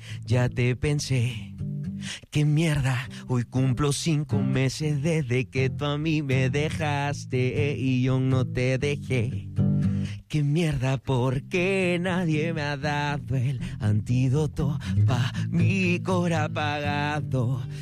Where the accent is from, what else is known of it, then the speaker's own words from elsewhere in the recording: Peru; soy de Perú.